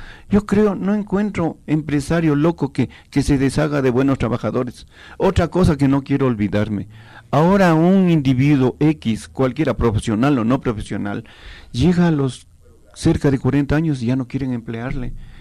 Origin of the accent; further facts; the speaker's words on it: Quito, Pichincha, Ecuador; Yo soy de los tratos de abajo. Yo nací en San Juan, bajé a vivir con mis padres trabajadores en San Roque. Soy sanroqueño, agradezco esa vida.